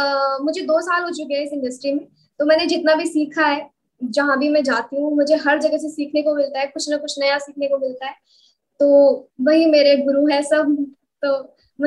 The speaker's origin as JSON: {"language": "Hindi", "town": "Khekra", "region": "Uttar Pradesh", "country": "India", "said": "मैं यूपी से हूँ, बागपत एक जिला है वहां से हूँ मैं, खेकड़ा से, तो मुझे हरियाणवी नहीं आती थी।"}